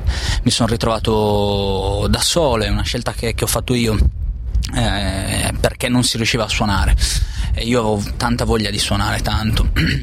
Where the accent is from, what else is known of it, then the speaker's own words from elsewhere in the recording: Buggerru, Sardinia, Italy; now in Bologna, Italy; Io sono di Bugerro.